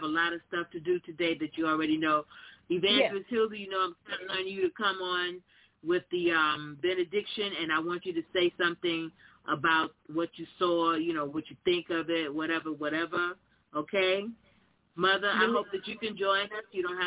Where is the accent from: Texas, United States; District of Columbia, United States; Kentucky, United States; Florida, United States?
Florida, United States; Tavares; also born or lived in Orlando; I grew up in the South too. I grew up in Florida, born in Orlando, Florida. And a lot of times my grandmother and I would walk to town. It was a small town, Tavares, Florida